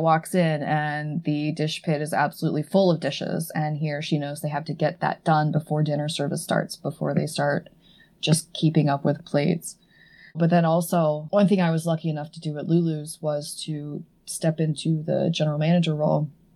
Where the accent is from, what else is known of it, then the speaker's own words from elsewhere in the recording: Edmond, Oklahoma, United States; I grew up in Edmond.